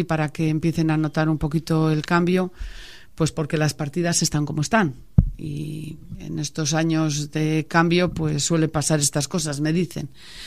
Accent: Laredo, Cantabria, Spain; Somos gente de Laredo, que estamos por los sitios y lo vimos.

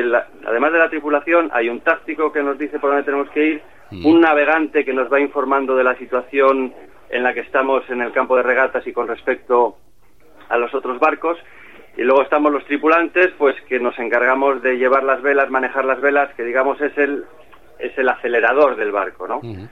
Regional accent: Laredo, Cantabria, Spain; moved away; aunque saben que soy de Laredo, pero es que llevo aquí más años que casi que... No, claro, llevo aquí más años que en Laredo.

